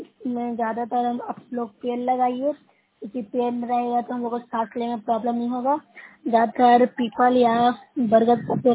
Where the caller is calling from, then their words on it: Bihar, India; मैं नौसरा प्रखंड से हूँ, जिला नालंदा से बोल रही हूँ।